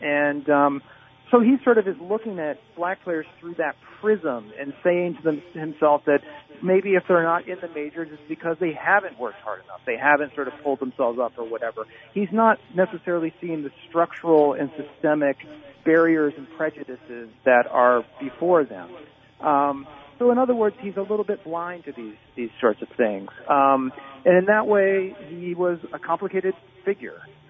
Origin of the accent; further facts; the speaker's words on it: Litchfield, Illinois, United States; In Illinois, I grew up in Litchfield.